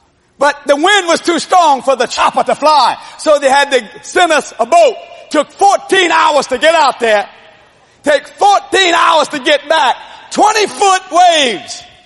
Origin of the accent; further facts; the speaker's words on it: New Orleans, Louisiana, United States; Because I'm from the New Orleans area, we live in a hurricane area.